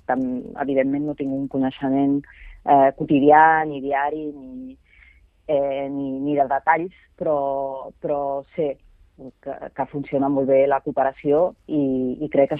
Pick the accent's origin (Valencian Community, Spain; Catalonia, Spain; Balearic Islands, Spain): Catalonia, Spain; Barcelona; com a barcelonina